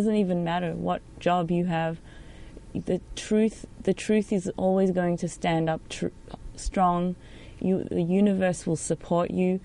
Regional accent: Australia; I am from Australia. I'm on a work visa.

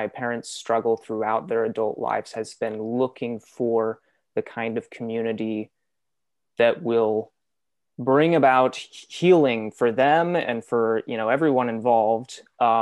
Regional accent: Santa Cruz, California, United States; So I grew up here in Santa Cruz. I am one of seven children.

